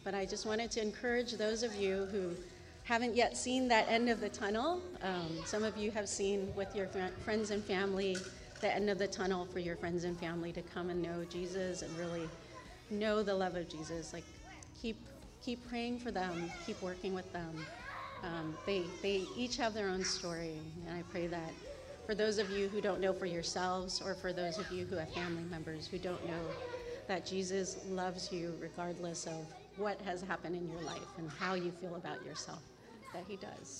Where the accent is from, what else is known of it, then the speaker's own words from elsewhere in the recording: California, United States; we come from Northern California.